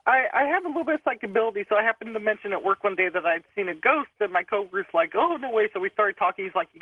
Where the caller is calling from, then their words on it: Los Angeles, California, United States; I'm calling from Los Angeles.